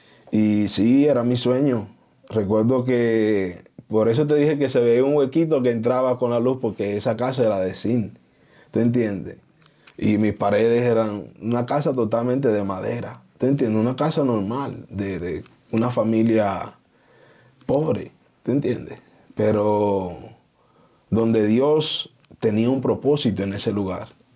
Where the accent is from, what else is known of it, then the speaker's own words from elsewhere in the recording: Jacagua, Santiago, Dominican Republic; yo soy de Jacagua, que es la comunidad donde yo vengo, en Santiago de los Caballeros, en República.